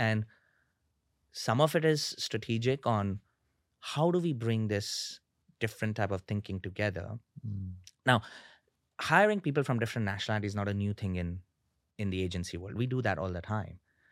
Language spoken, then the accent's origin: English; India; now in New York, United States; And I guess growing up in India, I've always been competitive and encouraged to be competitive and excited to be competitive.